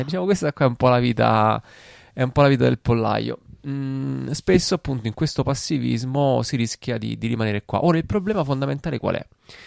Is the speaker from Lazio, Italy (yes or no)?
yes; Rome, Lazio, Italy; io nato e cresciuto a Roma, e comunque in quel momento quando ci siamo conosciuti io già stavo a Zurigo a fare il dottorato